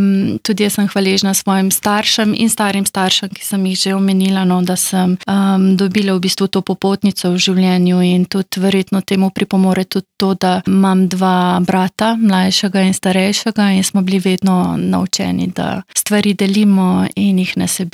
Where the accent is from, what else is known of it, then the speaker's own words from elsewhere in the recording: Littoral–Inner Carniola, Slovenia; Predvsem na podeželju, prihajam iz Vidovskih hribov